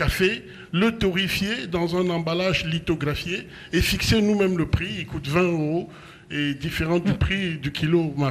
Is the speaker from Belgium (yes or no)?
no; South, Cameroon; born there; Je suis d'origine bamileke, mais je suis né au sud du Cameroun.